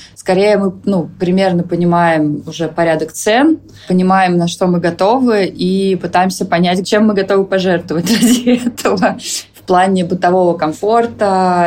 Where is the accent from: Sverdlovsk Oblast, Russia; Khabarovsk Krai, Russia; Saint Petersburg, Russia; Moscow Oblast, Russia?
Khabarovsk Krai, Russia; Khabarovsk; born there; also born or lived in Moscow; я родилась в Хабаровске, большую часть жизни жила в Москве. Мне 35